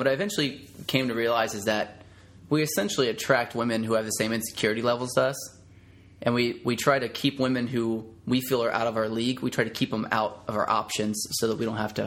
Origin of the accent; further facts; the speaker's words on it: St. Augustine, Florida, United States; I grew up in St. Augustine, Florida, which is a small town.